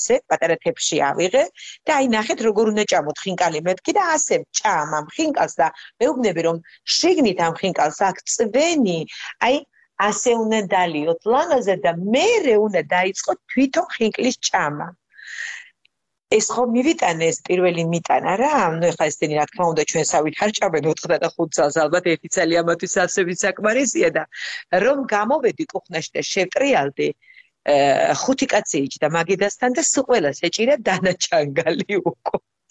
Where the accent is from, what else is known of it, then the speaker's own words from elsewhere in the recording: Zakaro, Mtskheta-Mtianeti, Georgia; also born or lived in Kvesheti; წარმოშობით ვართ მლეთიდან, სოფელი ქვეშეთიდან. იქიდან ვართ ჩამოსახლებულები საგურამოსთან, მიმდებარე ძალიან ძალიან ლამაზ სოფელში. რომელსაც ზაქარო ქვია. სადაც ზუსტად ნამდვილი ქართველები ცხოვრობენ.